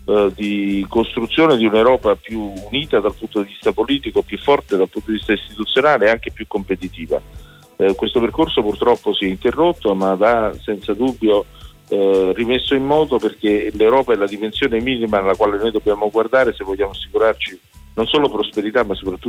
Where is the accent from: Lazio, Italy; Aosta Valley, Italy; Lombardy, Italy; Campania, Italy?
Campania, Italy; Naples; La ragione per la quale siamo a Napoli non è solo perché io sono napoletano